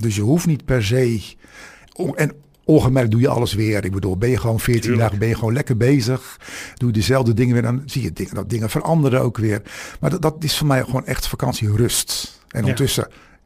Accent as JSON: {"language": "Dutch", "country": "Netherlands", "said": "we hebben natuurlijk als Nederlanders staan we er ook niet fraai op."}